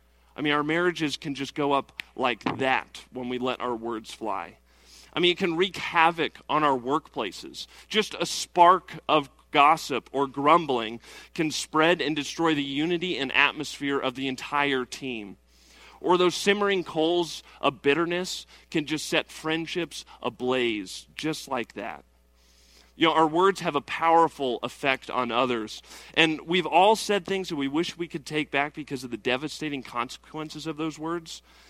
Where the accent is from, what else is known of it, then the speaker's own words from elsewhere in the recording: Colorado, United States; now in Indiana, United States; You know, I'm not originally from Indiana. I'm from Colorado.